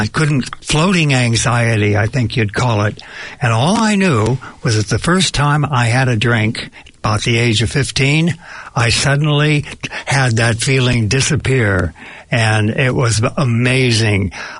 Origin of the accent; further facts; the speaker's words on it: San Francisco, California, United States; a master's degree when I went out into the business financial district of my hometown of San Francisco, California.